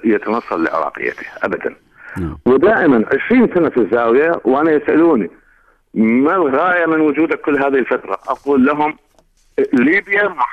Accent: Iraq; انا عراقي وقدري على العراقي

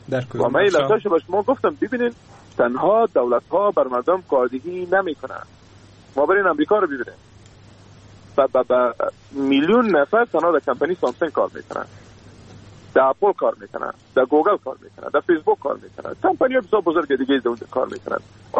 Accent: Afghanistan; ما شما افغان هستیم

